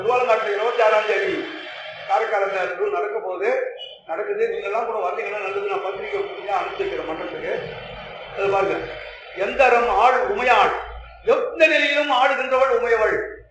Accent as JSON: {"language": "Tamil", "town": "Kanchipuram", "region": "Tamil Nadu", "country": "India", "said": "நான் காஞ்சிபுரத்தை சேர்ந்தவன்றதால நான் இதை சொல்லல"}